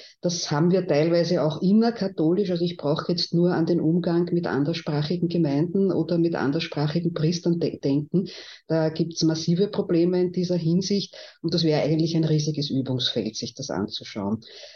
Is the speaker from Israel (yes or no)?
no; Vienna, Austria; Ich bin in Ottakring aufgewachsen. Das war immer schon ein Ausländerbezirk.